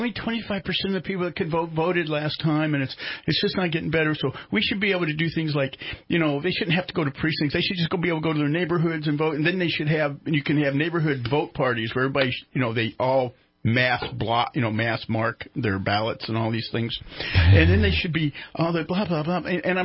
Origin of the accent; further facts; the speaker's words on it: United States; And we, as an American nation, and in California, which is probably still part of America, gets a 25% voting rate.